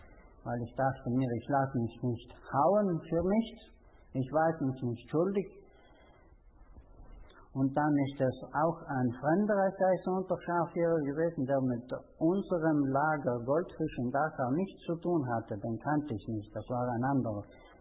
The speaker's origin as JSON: {"language": "German", "region": "Trentino-Alto Adige", "country": "Italy", "said": "Und dann sagt er, von wo kommen Sie? Sag ich, von Südtirol."}